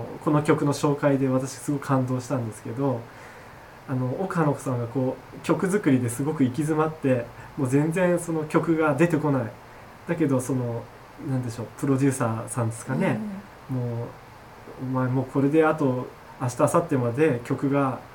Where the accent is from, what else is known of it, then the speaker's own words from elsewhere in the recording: Chiba, Japan; 私千葉県出身なんですけども